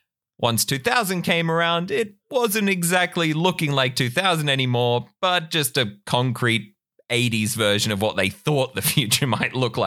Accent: Australia; I'm an Australian.

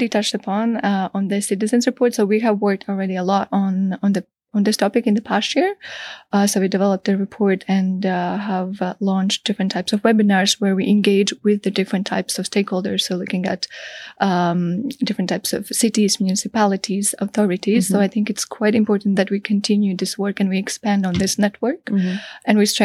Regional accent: Latvia; Yeah, so just a bit of a background, because I come from Latvia.

